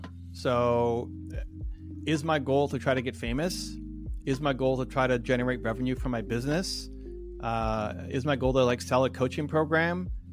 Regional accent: Canada; I'm Canadian, and so I see both sides of everything, and I always hedge everything.

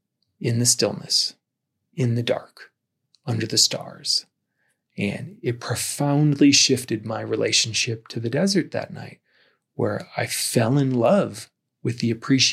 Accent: Midwest, United States; I'm from the Midwest. Never thought twice about the desert.

